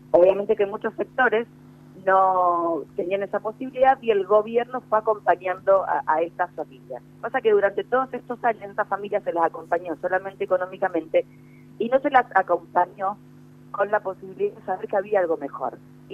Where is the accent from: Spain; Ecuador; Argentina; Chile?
Argentina; Rosario, Santa Fe; como rosarinos, como santafesinos, como argentinos